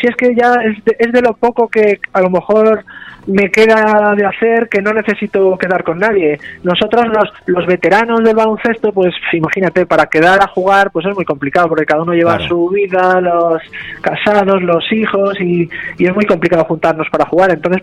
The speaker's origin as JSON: {"language": "Spanish", "region": "Castilla-La Mancha", "country": "Spain", "said": "porque bueno, pues en mi pueblo está próximo a Cañete"}